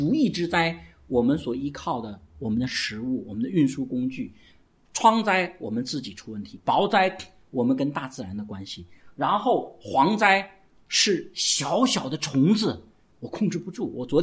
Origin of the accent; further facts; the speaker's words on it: China; 然后我们中国人有一句俗话说，身体是什么？是革命的本钱。